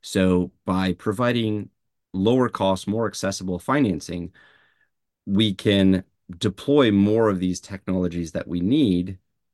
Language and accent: English; India; born there; So I was born in India.